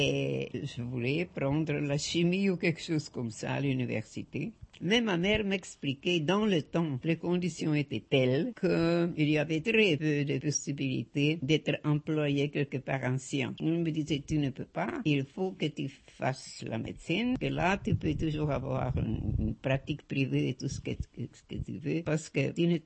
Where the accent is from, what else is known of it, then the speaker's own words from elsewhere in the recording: Zurich, Switzerland; born there; Je suis née en Suisse, dans la partie allemande, à Zurich. À Zurich, c'était la partie où on parlait allemand. Mes deux parents étaient médecins. Mon père était tchèque. Et ma mère était russe.